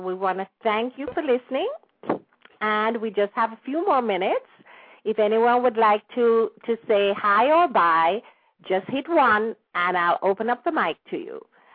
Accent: Jamaica; Actually, I'm a Jamaican, and a lot of the our listeners are Jamaicans

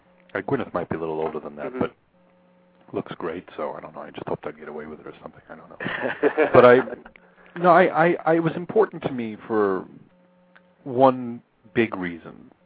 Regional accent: Queens, New York, United States; The crummy, semi-attached row house that I grew up in Queens.

